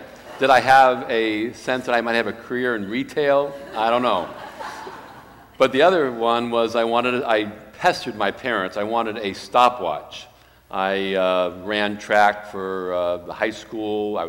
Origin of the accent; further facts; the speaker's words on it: Worcester, Massachusetts, United States; I grew up in Worcester, Massachusetts, had a wonderful family, the magic of Christmas, the presents, pageants.